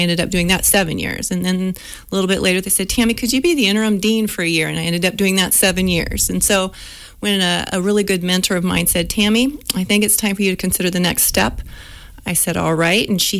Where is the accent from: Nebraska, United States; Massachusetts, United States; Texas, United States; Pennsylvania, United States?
Nebraska, United States; if you put your finger right in the middle of the state of Nebraska, you'll probably put it on my hometown. We were farmers, beef, some swine, corn, beans, kind of depending upon what was going on.